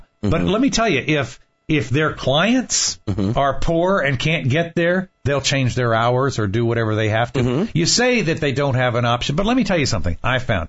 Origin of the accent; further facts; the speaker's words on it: Washington, District of Columbia, United States; I grew up in Washington, D.C., and the roads were never crowded back then.